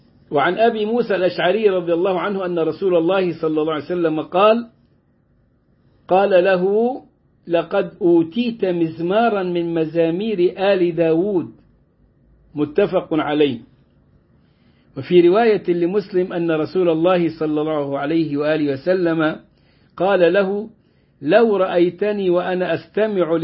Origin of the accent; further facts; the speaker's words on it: Egypt; قلت له لا أنا من مصر